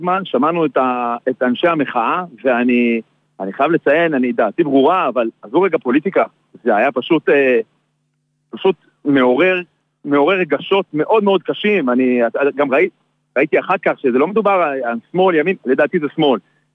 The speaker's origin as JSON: {"language": "Hebrew", "region": "Judea and Samaria", "country": "Israel", "said": "אני מהשומרון"}